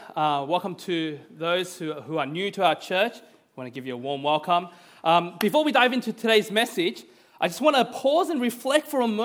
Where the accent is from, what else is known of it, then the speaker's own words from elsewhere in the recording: Australia; and in my hometown, Australia.